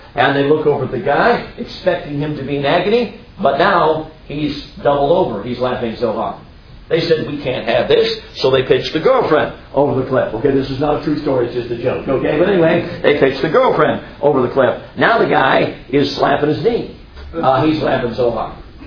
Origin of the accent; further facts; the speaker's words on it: Chicago, Illinois, United States; I grew up in Chicago, and there was a lot of European ethnic groups in my neighborhood. There were Greeks, and there were Polish, and I was Dutch.